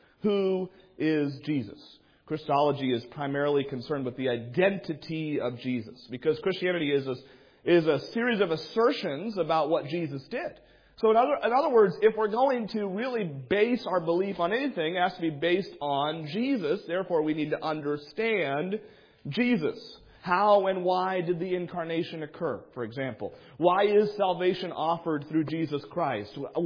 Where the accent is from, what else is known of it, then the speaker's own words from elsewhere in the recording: United States; I'm an American